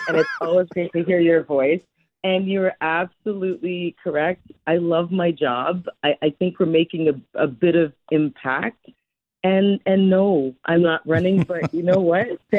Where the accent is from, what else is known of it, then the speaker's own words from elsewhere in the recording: Toronto, Ontario, Canada; I love the city of Toronto, it's my hometown